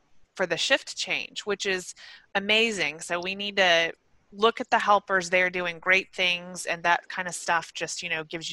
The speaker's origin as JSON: {"language": "English", "town": "Atlanta", "region": "Georgia", "country": "United States", "said": "But I'm from Atlanta, and somebody had taken a video of some apartment buildings in Atlanta"}